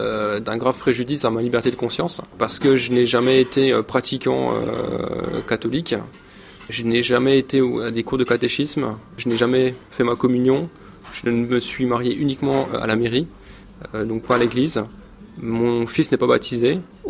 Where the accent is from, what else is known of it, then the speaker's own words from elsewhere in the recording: France; now in Germany; C'est une particularité allemande et en tant que Français, ça peut étonner.